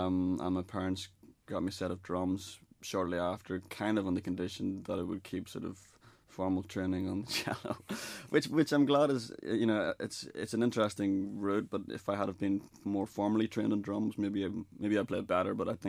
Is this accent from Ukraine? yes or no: no; Northern Ireland, United Kingdom; from the island of Ireland. I'm from Northern Ireland. I have a British passport